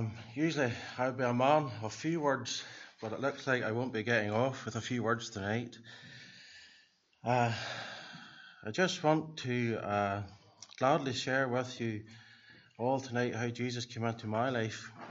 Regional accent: Ballymoney, Northern Ireland, United Kingdom; born there; I was born in Ballymoney's Route Hospital, which is no longer there anymore, on the 2nd of September 1971.

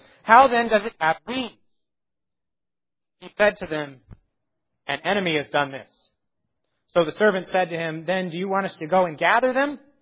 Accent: the South, United States; We're from the South, so we like collard greens.

